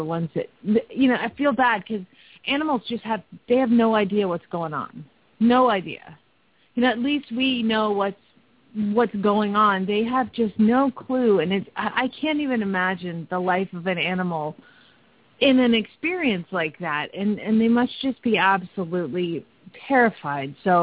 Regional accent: Phoenix, Arizona, United States; from Phoenix, Arizona

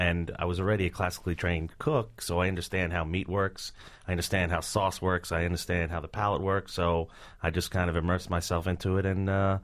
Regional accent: New Jersey, United States; I grew up in, I was born in Manhattan, raised in New Jersey.

